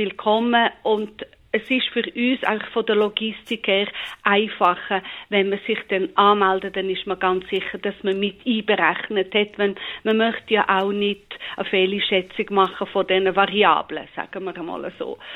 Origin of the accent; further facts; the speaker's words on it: Switzerland; dass man auch in Europa und auch bei uns in der Schweiz einfach Farbe kennt